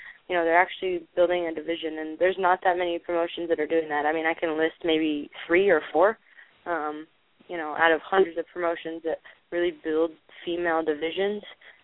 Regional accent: Pacific Northwest, United States; But I'm initially from the Pacific Northwest, so Florida and me just didn't really mix very well.

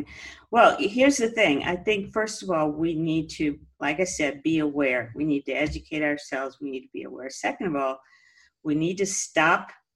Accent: Texas, United States; And then growing up in Texas and remembering seeing whenever, you know, my grandfather

